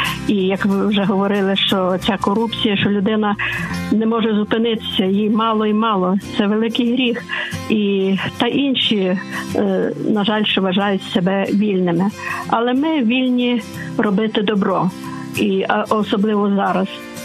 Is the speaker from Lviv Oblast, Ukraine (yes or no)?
yes; Lviv, Lviv Oblast, Ukraine; я зі Львова.